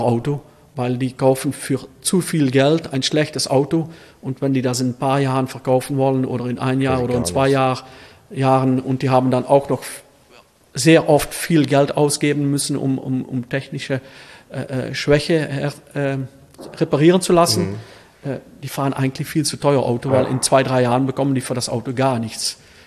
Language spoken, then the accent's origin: German; Netherlands; Ich finde das Gesetz eigentlich, wie ich das jetzt sehe, als Holländer, finde ich das Gesetz in Deutschland eigentlich das Beste.